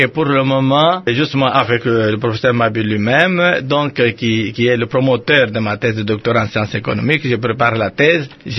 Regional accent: Katanda, Kasaï-Oriental, DR Congo; Chez nous, à Katanda, à Ngulungu, à Katanda, on était vraiment, j'étais orphelin.

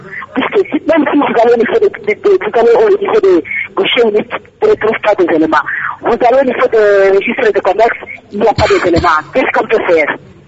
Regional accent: DR Congo; now in Nairobi, Kenya; je suis chercheur, je suis congolais, je suis chercheur, j'habite à Nairobi.

